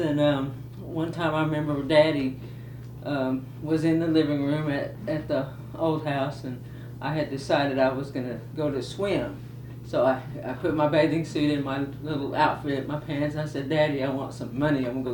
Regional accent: Muskogee, Oklahoma, United States; I was born in Muskogee, 1961, and I grew up in Muskogee.

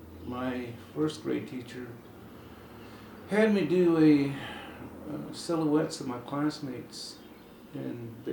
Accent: Sedan, Oklahoma, United States; also born or lived in Lawton; I spent most of my time out in the Wichita Mountains areas, around Saddle Mountain, a little community called Sedan, for most of my younger years. And then when I was about 5 years old, it's when we moved to Lawton.

